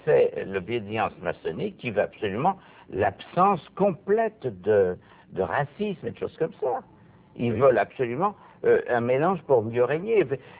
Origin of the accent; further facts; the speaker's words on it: France; moi, lorsque je suis français, lorsque je viens au Québec, oui, j'ai l'impression d'être en France.